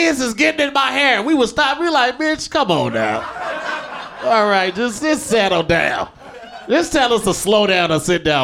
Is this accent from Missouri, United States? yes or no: no; East St. Louis, Illinois, United States; I was raised in East St. Louis, which is like Compton and Watts together, but the size of Toluca Lake.